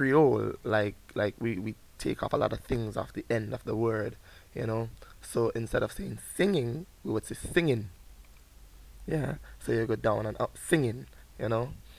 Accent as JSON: {"language": "English", "country": "St. Vincent & Grenadines", "said": "Alright, so I'm from St. Vincent and the Grenadines. I am 26 years old."}